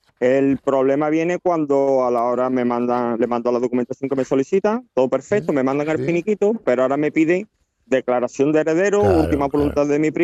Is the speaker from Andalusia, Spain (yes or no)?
yes; Seville, Andalusia, Spain; Pero soy de Sevilla.